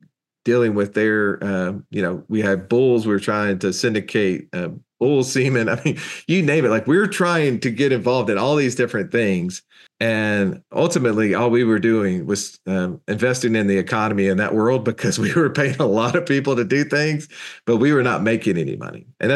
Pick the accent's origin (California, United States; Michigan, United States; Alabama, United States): Alabama, United States; so even though we're rednecks from Alabama, we know zero about cattle